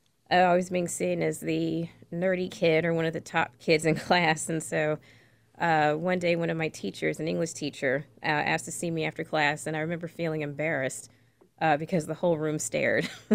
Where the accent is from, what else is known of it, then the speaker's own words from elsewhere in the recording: California, United States; even though I grew up in California